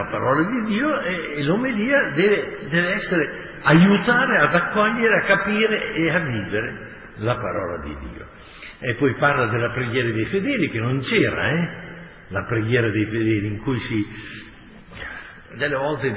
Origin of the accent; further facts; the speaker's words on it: Piedmont, Italy; Noi come piemontesi che siamo vicini alle montagne, le montagne obbligano ad essere molto controllati, no?